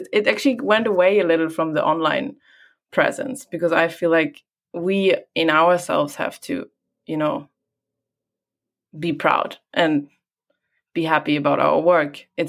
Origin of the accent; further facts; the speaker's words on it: Hamburg, Germany; English is a second language; moved away; I come from Germany, and back there, in Hamburg, and there was not exactly much nature around.